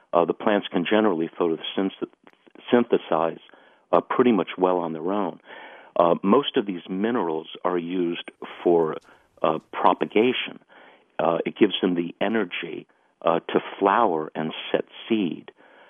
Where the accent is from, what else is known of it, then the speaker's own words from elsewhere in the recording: New Jersey, United States; I grew up on the Jersey Shore, and I've been hooked ever since.